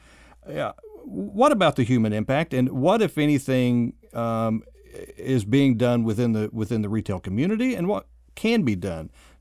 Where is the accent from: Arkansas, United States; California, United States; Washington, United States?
Arkansas, United States; I had the opportunity, because I grew up in Arkansas, I had the opportunity to meet Sam Walton on a number of occasions